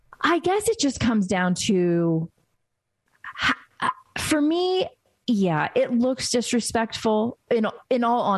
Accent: United States; born there; I am an American, right? Born in America, but I have ancestors and family members that were born and raised in another country.

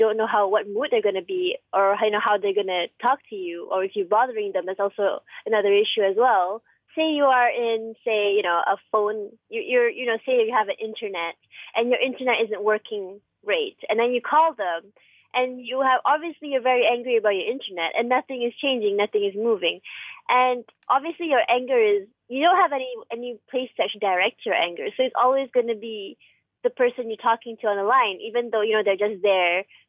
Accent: Shah Alam, Selangor, Malaysia; And I am actually from Shah Alam, and I'm a full-time student.

